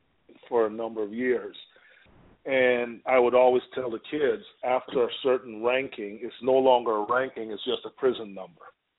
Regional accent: Saginaw, Michigan, United States; and I'm from Saginaw, Michigan, so they would come there because they had family there.

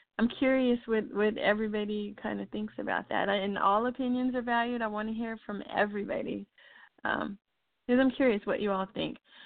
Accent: El Paso, Texas, United States; today, I am super excited to be broadcasting a story from my hometown of El Paso, Texas.

